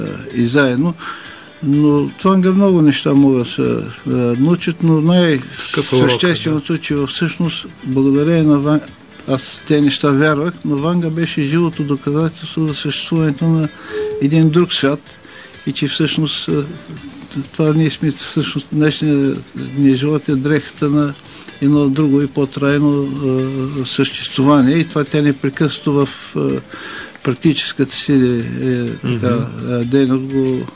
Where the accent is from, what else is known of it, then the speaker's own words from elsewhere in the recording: Pleven, Pleven Province, Bulgaria; Иначе в Плевен е така е минал целият ми живот